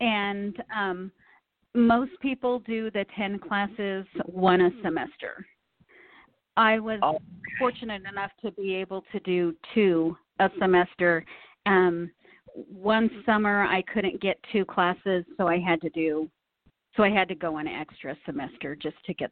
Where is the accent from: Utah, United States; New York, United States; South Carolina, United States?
Utah, United States; I think that growing up in Utah and having such a diversity around me, from Jehovah's Witnesses to the LDS, you start picking out there's good qualities in all of the religions.